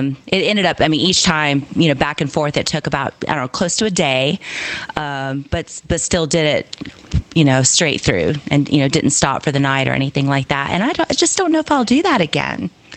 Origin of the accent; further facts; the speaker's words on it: North Carolina, United States; now in Colorado, United States; because I come from a state, when I moved to Colorado, I come from North Carolina.